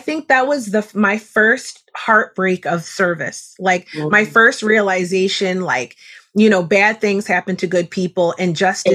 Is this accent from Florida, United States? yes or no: no; Philadelphia, Pennsylvania, United States; I don't know if it's from, I'm from West Philly, you know